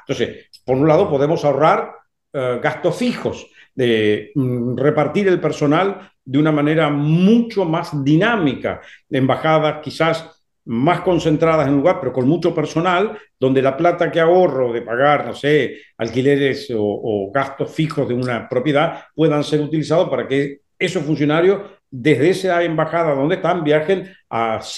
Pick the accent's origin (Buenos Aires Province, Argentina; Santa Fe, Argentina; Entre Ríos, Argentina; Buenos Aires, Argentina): Santa Fe, Argentina; hay algo que yo puedo devolver a la provincia de Santa Fe, de donde soy, donde me formé, escuela primaria, secundaria y universidad